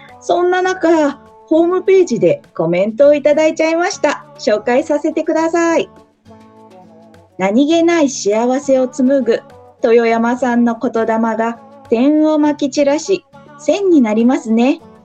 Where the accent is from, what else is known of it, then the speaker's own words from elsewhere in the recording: Chiba, Japan; 千葉県生まれ千葉県育ちの私がいろんな切り口から紹介していきます